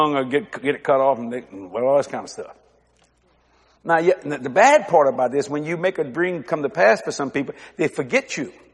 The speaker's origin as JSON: {"language": "English", "country": "United States", "said": "I'm an American. I believe in fast food."}